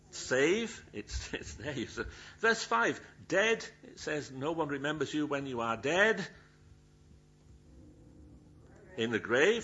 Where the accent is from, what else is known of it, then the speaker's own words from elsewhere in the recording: Yorkshire and the Humber, United Kingdom; accent: Yorkshire; And again, I leave my Yorkshire accent to be mocked at a later date in the car when we go home.